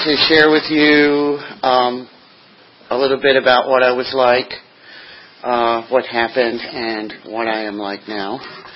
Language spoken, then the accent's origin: English; Albuquerque, New Mexico, United States; born there; I was born in Albuquerque, New Mexico.